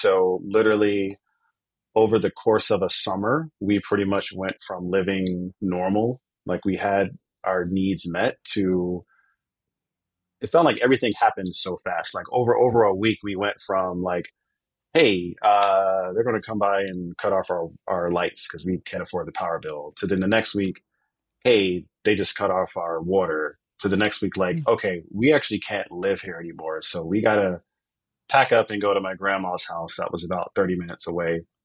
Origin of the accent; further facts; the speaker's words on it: Wilmington, North Carolina, United States; But yeah, I'm from North Carolina, Wilmington, North Carolina, which is where Michael Jordan is from.